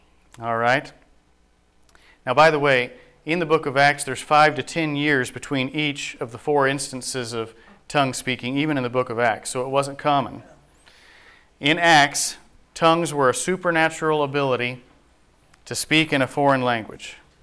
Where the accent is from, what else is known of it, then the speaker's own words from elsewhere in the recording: Missouri, United States; I was from Missouri, where they say Ewens down there.